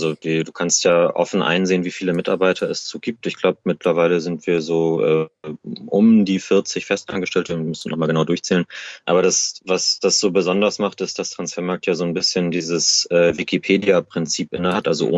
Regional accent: Hamburg, Germany; also born or lived in Kiel; ich komme ursprünglich aus Hamburg, habe aber in Kiel studiert

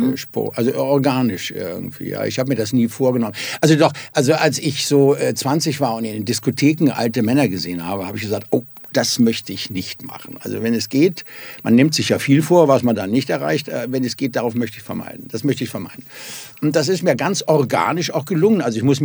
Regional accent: Cologne, North Rhine-Westphalia, Germany; Ich bin ja aus Köln, wie du weißt.

